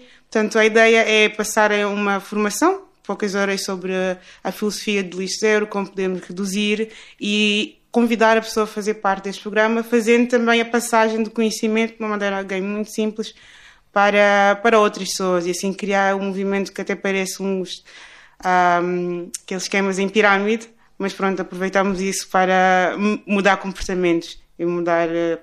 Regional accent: Luanda, Angola; Eu vivi perto de uma vala aberta na minha cidade natal, Luanda, no bairro da Samba.

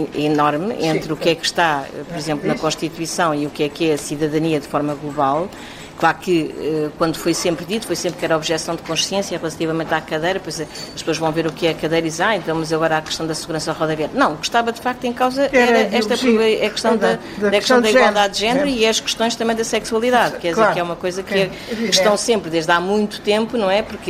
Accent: Portugal; que nós coletivamente, enquanto portugueses, fomos decidindo que seriam de outra maneira

